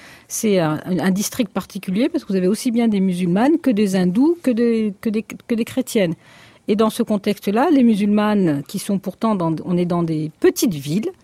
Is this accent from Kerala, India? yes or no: no; Puducherry, India; je suis originaire de Pondichéry aussi.